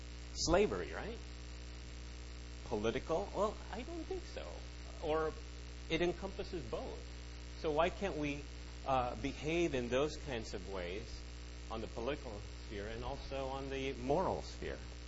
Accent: Philippines; moved away; I'm from the Philippines. I consider still, you know, the Philippines a big part of my life, even though I've been here a long time, more here than the Philippines.

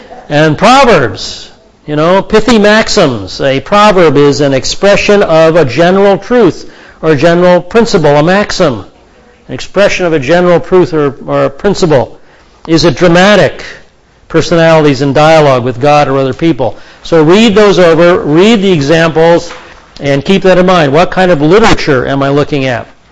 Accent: Seattle, Washington, United States; You can tell I'm from Seattle, can't you?

